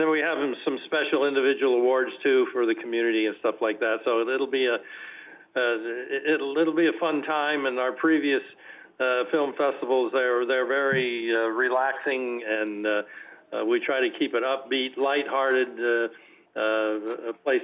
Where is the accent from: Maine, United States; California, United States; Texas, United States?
California, United States; Scott Valley; I was born and raised in Scott Valley here, and went away on a 20-year career and moved back home in the late 80s.